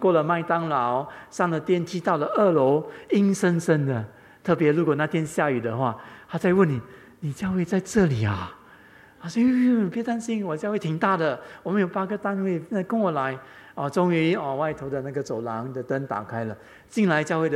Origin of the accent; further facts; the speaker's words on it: Singapore; 我是本地人